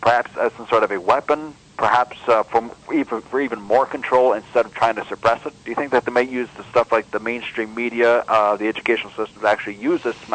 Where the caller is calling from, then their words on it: North Bay, Ontario, Canada; Yep, North Bay, Ontario, up in the northern boonies here.